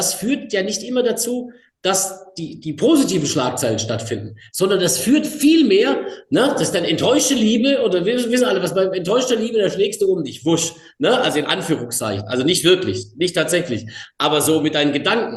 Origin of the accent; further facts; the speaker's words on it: Pforzheim, Baden-Württemberg, Germany; in meiner Heimatstadt in Pforzheim, in der Aufstiegsrelegation